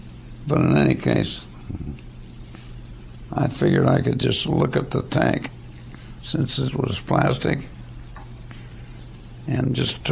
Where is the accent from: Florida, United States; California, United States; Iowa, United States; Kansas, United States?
Kansas, United States; Hutchinson; born there; I was born in Hutchinson, Kansas, in 1924, October 24th, 1924.